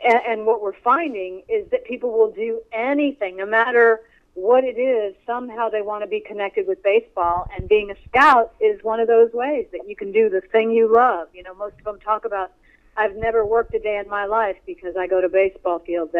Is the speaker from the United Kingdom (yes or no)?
no; Quebec, Canada; I grew up very near Montreal, so it was the Expos and Rusty Staub. Of course, I'm giving my age away now